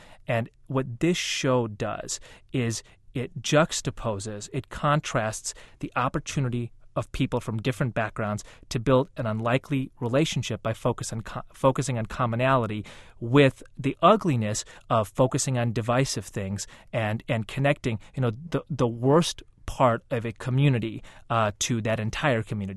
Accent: United States; Although, you know, I'm an American and I grew up in this country, and my experience is a very American experience

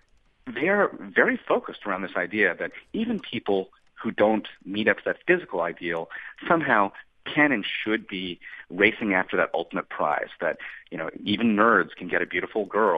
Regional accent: United States; growing up in America in general, that really is an avatar that's placed in front of us.

